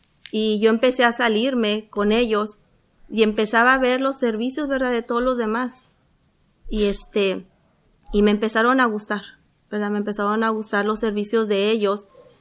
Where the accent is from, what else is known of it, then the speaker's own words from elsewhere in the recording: Dallas, Texas, United States; Yo vengo de Dallas, ¿verdad?